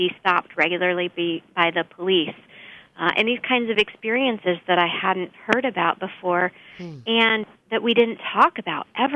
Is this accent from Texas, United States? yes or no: yes; San Antonio, Texas, United States; I grew up in San Antonio in a Presbyterian church.